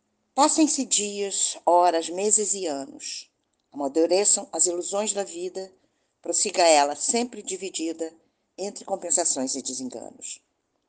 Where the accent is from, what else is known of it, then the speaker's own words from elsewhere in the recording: Rio de Janeiro, Brazil; eu sou do Rio de Janeiro e eu me lembrei de você.